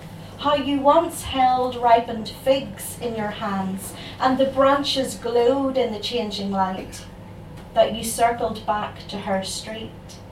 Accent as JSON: {"language": "English", "town": "Belfast", "region": "Northern Ireland", "country": "United Kingdom", "said": "I come down from Belfast, so it's absolutely lovely to be here."}